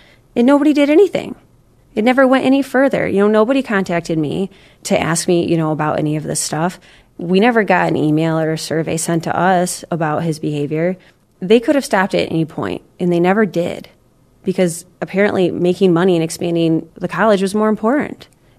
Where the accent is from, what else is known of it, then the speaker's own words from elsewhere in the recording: Michigan, United States; the community that I was living in and raised in, because I grew up just outside of East Lansing.